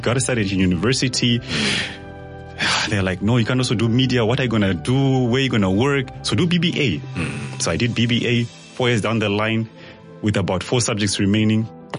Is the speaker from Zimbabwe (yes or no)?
yes; Zimbabwe; also born or lived in Namibia; So I am originally from Zimbabwe. And I started in Zim, like I did my grade one and grade two there. Then I moved to Namibia in the northern part of the country. So I did my grade three and four.